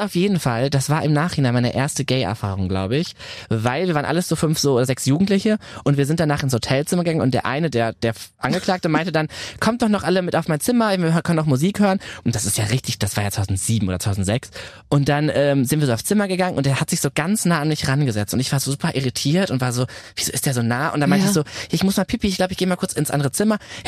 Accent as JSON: {"language": "German", "region": "North Rhine-Westphalia", "country": "Germany", "said": "Und ich bin ja aus dem Ruhrgebiet und es gab ganz oft diese Friseure Unisex."}